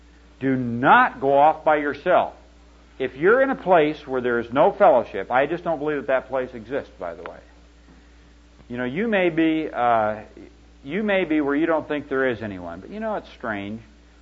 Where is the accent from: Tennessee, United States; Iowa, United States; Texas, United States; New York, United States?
Iowa, United States; Back in my hometown where there is only one church, that little one, you know, one in Iowa, one church, they've had a revival.